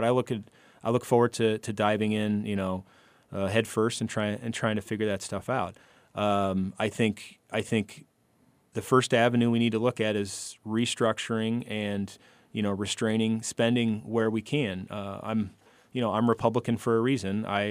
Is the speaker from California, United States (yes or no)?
no; Peoria, Illinois, United States; Yeah, I grew up in Peoria. I'm the baby of seven kids. My parents were small business owners in Peoria.